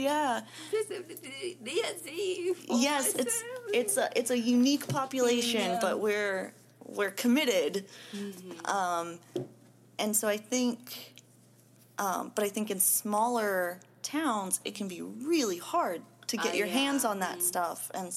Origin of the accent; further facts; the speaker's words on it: West Virginia, United States; I'm from West Virginia originally. And so I have a friend back there who we work on some zines together.